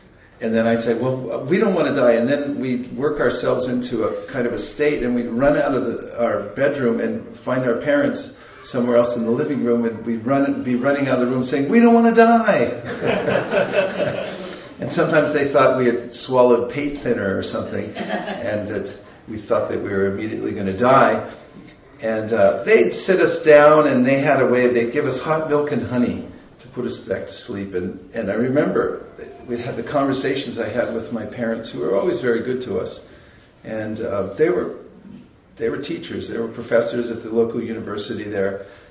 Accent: Lafayette, California, United States; So I'm from California. I grew up in a suburb of San Francisco, in Lafayette. It's near Walnut Creek.

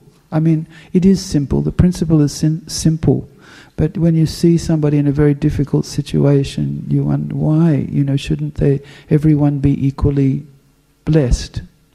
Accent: Western Australia, Australia; I'm from Western Australia, but I'm a Melbourne.

